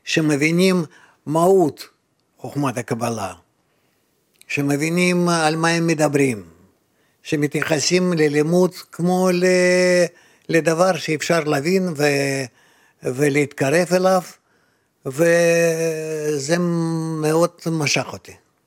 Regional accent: Rehovot, Central District, Israel; אז אני הסברתי לו, שאנחנו מרחובות, שאנחנו לומדים, קוראים זוהר, ומחפשים לעצמנו מורה.

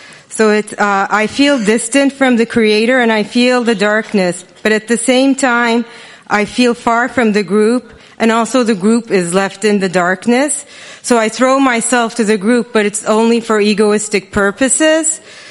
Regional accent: Turkey; now in New York, United States; I live in New York. I'm originally from Turkey

